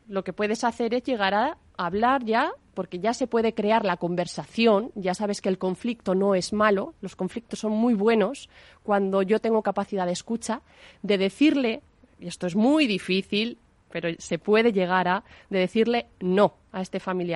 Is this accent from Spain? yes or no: yes; Honrubia, Castilla-La Mancha, Spain; Yo vengo de Honrubia, de un pueblecito de Cuenca, y sé lo que han trabajado mis padres para que yo pueda estudiar matemáticas.